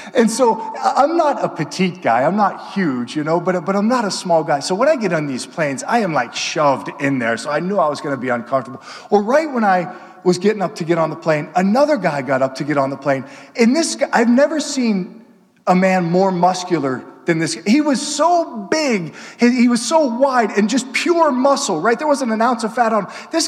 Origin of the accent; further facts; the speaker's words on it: Pittsburgh, Pennsylvania, United States; And I was flying back home to Pittsburgh. That's where I'm from.